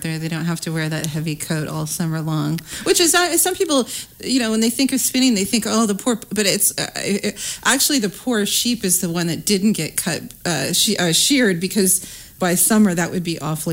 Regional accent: California, United States; I grew up in California. I think I saw snow the first time when I was 11.

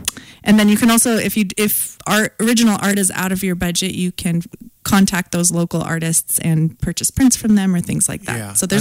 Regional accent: Spokane, Washington, United States; I grew up in Spokane, and I wouldn't say that to be true when I was a kid here

